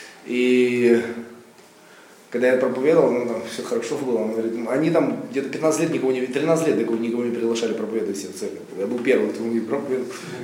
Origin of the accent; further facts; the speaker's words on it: Israel; мы братья из Израиля.